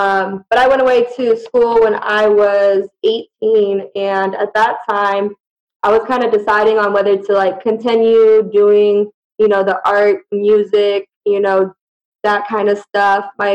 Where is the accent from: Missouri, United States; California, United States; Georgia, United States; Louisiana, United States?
California, United States; Moreno Valley; And so I grew up in Mo Val, stayed there till I was about, basically when I went to college.